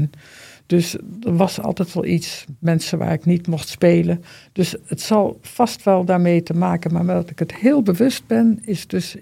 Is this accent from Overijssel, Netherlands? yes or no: no; Vught, North Brabant, Netherlands; born there; Ik ben in Vught geboren, is niks aan de hand.